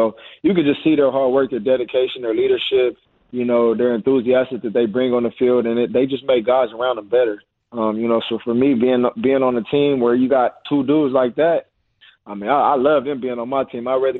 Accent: California, United States; being back here, you know, obviously born and raised in California, it's not, you know, a party scene for me.

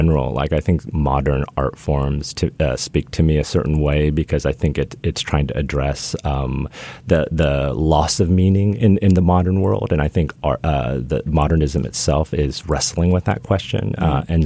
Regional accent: Midwest, United States; I grew up in the Midwest.

